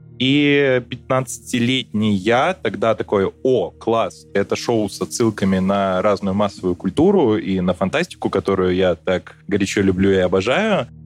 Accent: Minsk, Belarus; я из Минска, и у нас тут проходит Юникон.

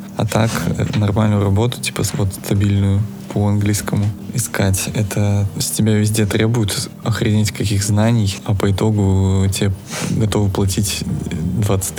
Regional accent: Khabarovsk, Khabarovsk Krai, Russia; мы же уже не говорим всем, что мы, типа, группа из Хабаровска.

